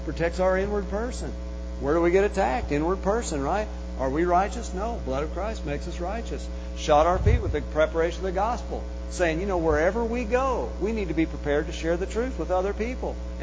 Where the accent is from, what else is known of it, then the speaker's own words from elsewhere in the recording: Oklahoma, United States; I grew up in Oklahoma.